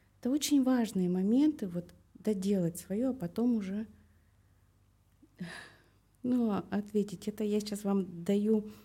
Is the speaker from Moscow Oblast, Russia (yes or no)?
no; Tyumen Oblast, Russia; я выросла в Свердловской, в Тюменской области.